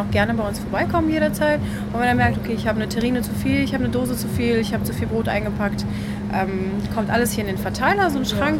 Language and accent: German; Göttingen, Lower Saxony, Germany; wir sind beide aus Göttingen